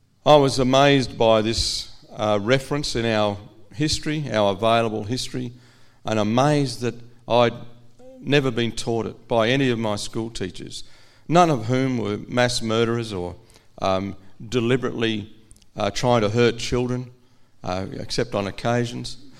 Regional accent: Australia; that story had been withheld from me as an Australian. Not just as an Aboriginal person, but as an Australian.

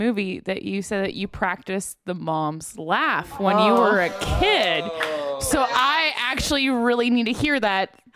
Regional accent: Arkansas, United States; Hey, I grew up in Arkansas, so this isn't like uncommon to like go out and like catch a wild animal kind of thing.

